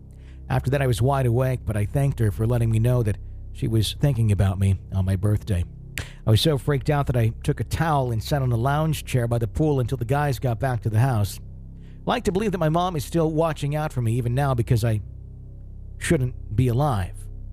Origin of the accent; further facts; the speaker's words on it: Wisconsin, United States; I'm just thinking of, you know, growing up in Dairyland, you know, many, many hours. Not me, but I had friends and all that, you know, who'd farm and lots of long hours out there.